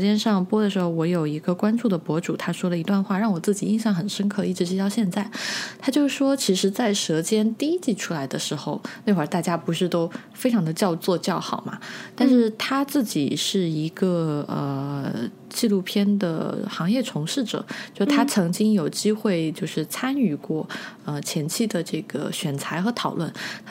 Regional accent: southern China, China; 我是一个非常热爱米饭的人，就是南方人嘛，

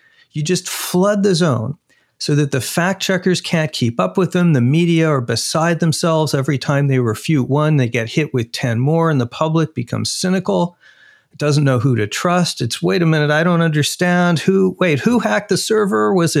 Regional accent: Arizona, United States; I would point to my home state, Arizona, where there's a so-called vote audit going on.

